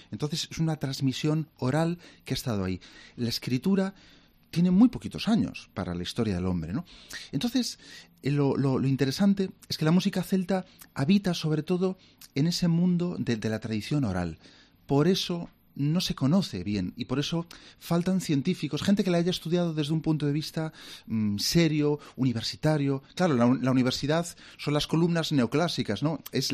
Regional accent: Galicia, Spain; born there; como nací en Galicia, era como el paso natural.

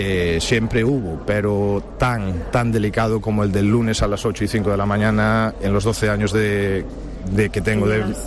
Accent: A Pobra do Caramiñal, Galicia, Spain; tengo 35 años, soy natural de Puebla del Carmiñal, pero vivo en Rianxo actualmente

